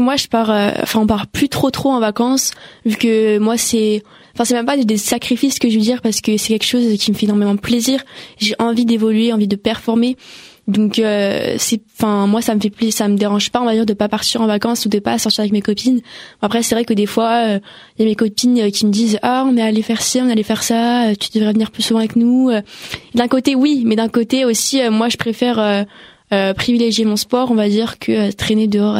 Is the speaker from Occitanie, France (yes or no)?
no; Île-de-France, France; Non, on vient tout du Val d'Oise.